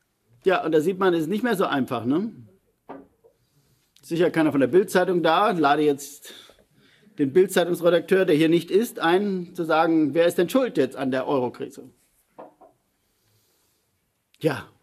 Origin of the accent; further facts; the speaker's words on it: Germany; Als Deutsche hätten wir auch begreifen sollen